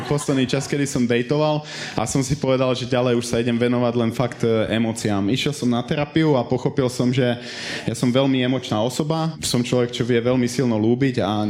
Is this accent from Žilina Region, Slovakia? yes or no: no; Levice, Nitra Region, Slovakia; Ja som z malého mesta, ja som z Levíc